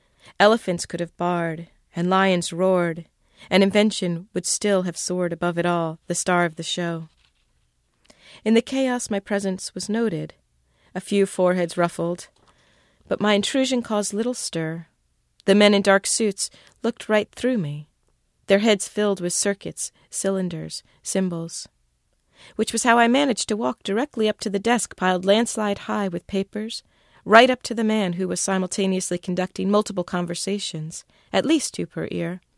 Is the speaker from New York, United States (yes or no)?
yes; Brooklyn, New York, United States; I'm a writer from Brooklyn.